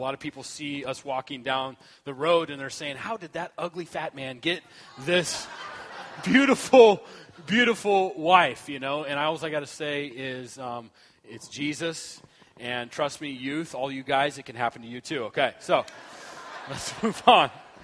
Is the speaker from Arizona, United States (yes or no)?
yes; Glendale, Arizona, United States; I'm from Glendale, Arizona, and when I left, it was 111 degrees.